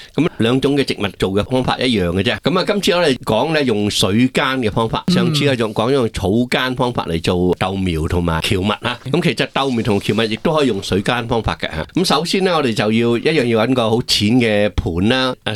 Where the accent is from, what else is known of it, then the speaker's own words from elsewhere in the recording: Guangdong, China; 我哋广东人讲嘅芽菜咧，就系细条啲嘅啦